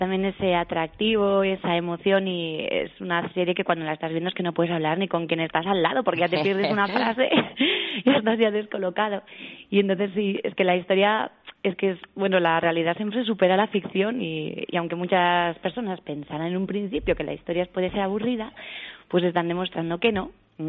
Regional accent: Bellpuig, Catalonia, Spain; born there; now in Segovia, Spain; yo nací en Lérida, en un pueblecito en Bellpuig. Pero ya llevo aquí 30 años y estoy, vamos, cada día más enamorada de Segovia.

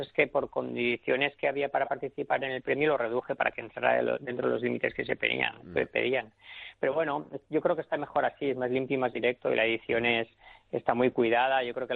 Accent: Valencia, Valencian Community, Spain; Hay que tener en cuenta que yo soy de Valencia, de una zona muy cerquita a la playa.

